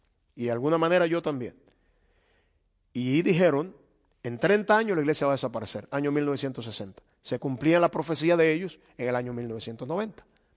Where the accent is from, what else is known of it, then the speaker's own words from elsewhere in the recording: Cuba; De mi país donde yo vengo, todas las religiones son toleradas, incluso legalizadas.